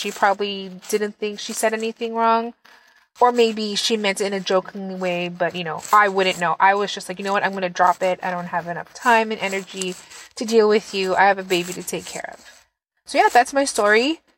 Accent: South San Francisco, California, United States; I'm from South San Francisco, California.

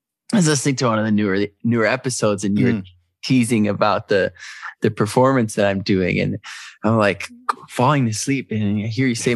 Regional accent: Detroit, Michigan, United States; I met a rapper in Detroit. I'm from Detroit.

